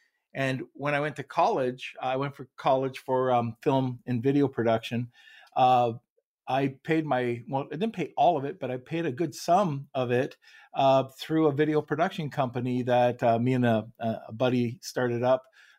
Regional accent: Montreal, Quebec, Canada; also born or lived in Kitchener, Canada; Montreal is originally home, but at that time it was Kitchener, Ontario, which is just a suburb of Toronto

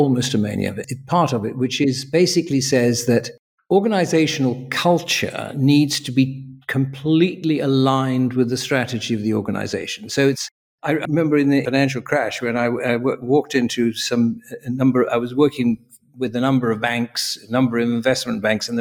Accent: Tanzania; moved away; also born or lived in South Africa; I was, funny enough, born and brought up in Tanzania, in East Africa. Then my parents, for their sins, sent me to South Africa in the bad old days of apartheid, where I went to university

